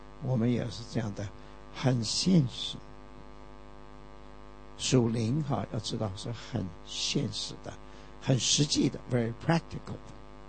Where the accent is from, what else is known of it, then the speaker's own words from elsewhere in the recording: China; 我们中国人说油盐酱醋啊，开了门呐 就要要做家务啊